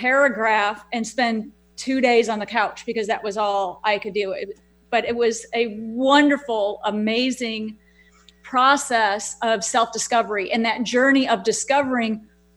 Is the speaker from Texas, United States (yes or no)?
yes; Houston, Texas, United States; We had in my hometown where I live here in Houston, we had a category 4 hurricane, 9 tornadoes, and a flood of epic proportions all within 72 hours.